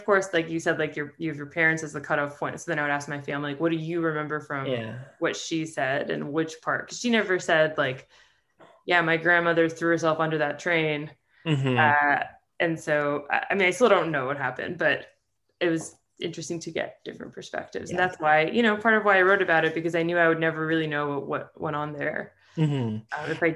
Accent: Ukraine; You know, I'm from Ukraine.

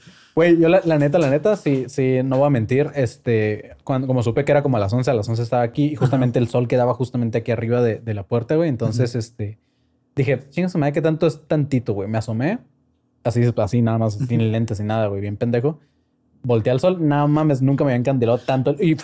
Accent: Mexico; somos mexicanos, güey. Los mexicanos casi siempre tratamos de encontrarle la parte chistosa a cualquier problema.

